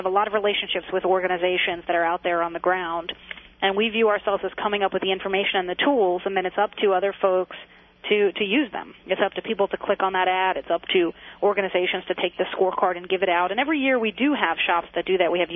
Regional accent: Brooklyn, New York, United States; You know, when I was a kid, growing up in Brooklyn, the New York City Board of Education at that time created a position for students to sit on the board.

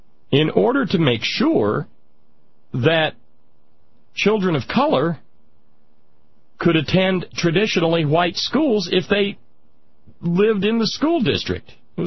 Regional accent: Alabama, United States; when I was a little boy, every year growing up in Northwest Alabama

